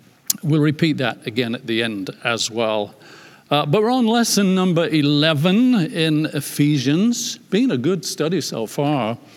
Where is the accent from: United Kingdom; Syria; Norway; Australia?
United Kingdom; England; if it's any consolation for me as an English person, we banished slavery before the United States did.